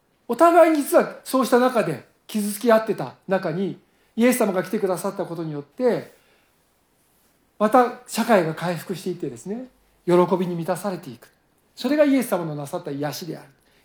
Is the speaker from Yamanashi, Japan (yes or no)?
no; Tokyo, Japan; 私は東京生まれで、多摩川が近かったんで、東京でも田舎ですから